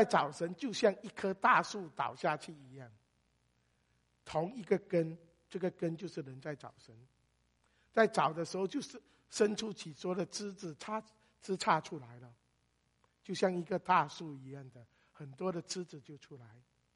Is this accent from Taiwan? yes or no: no; Fujian, China; 我们福建人，我常说福建人，我们福建人有个叫做众神狂欢的地带